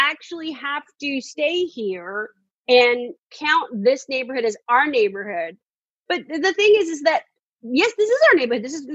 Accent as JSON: {"language": "English", "town": "San Francisco", "region": "California", "country": "United States", "tie": "born or raised there", "said": "I grew up in San Francisco in the Tenderloin. So it's like, growing up in Black neighborhoods"}